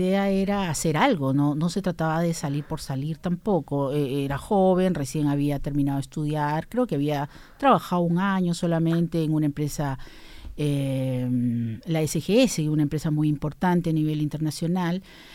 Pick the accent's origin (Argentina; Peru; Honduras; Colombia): Peru; como buena peruana, a nosotros nos crían desde chicas